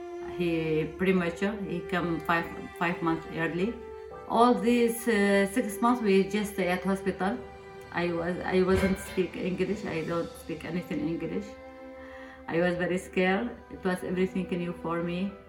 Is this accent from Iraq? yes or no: yes; Iraq; English is a second language; I told him yes, I am Arabic, and she said, where are you from? I told him I am from Iraq.